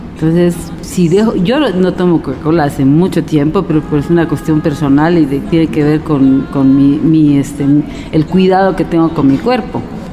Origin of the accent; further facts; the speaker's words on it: Mexico; si somos capaces como mexicanos de ver el México profundo